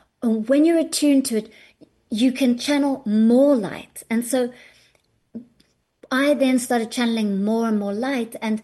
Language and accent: English; South Africa; I was living in South Africa. I'm born South African.